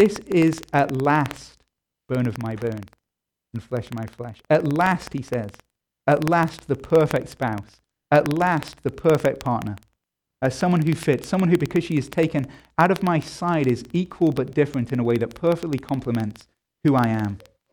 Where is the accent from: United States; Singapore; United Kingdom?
United Kingdom; England; We're Presbyterian, I'm an Englishman